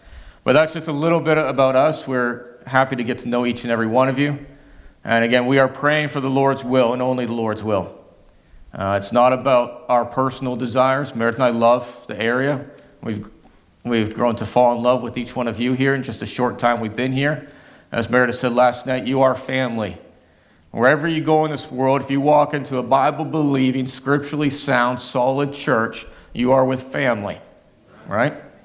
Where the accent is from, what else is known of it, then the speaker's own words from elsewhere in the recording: Canada; accent: Canadian; I was originally born in Canada. That's where I was born, so I'm Canadian by birth, so you'll hear a few odd words, a little bit of an accent coming out. The Canadian is still in me. But I was born in Canada, lived there whole life